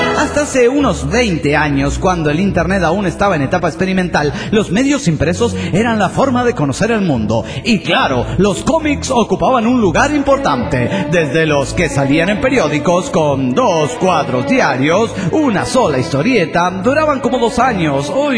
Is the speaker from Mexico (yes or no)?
yes; Sonora, Mexico; no soy de Mendoza, pero bueno, de Sonora, México.